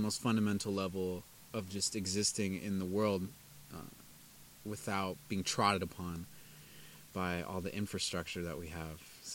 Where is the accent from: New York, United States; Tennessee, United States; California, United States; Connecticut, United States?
California, United States; Whittier; I grew up in Los Angeles County, this place called Whittier, which is in the middle of 4 freeways. It's just like a stereotypical suburbia, class separation, places you do go, places you don't go, every type of person you could think.